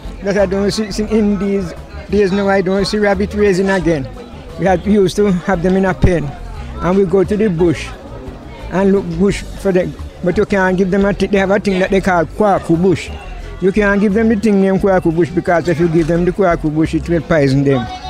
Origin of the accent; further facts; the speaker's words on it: Mandeville, Manchester, Jamaica; I am from Albion, Mandeville.